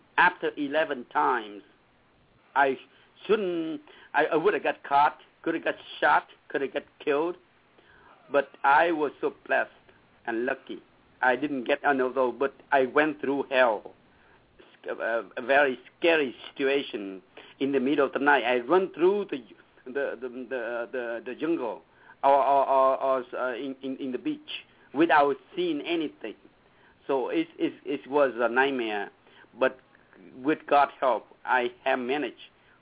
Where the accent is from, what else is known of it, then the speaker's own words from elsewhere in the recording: Vietnam; English is a second language; now in United States; since I was from Vietnam, because I would thought that one day I would go out to sea in the U.S. Navy ship